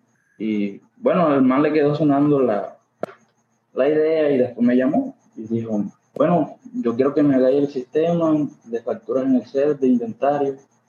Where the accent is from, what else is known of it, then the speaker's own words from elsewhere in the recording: Colombia; soy de Colombia.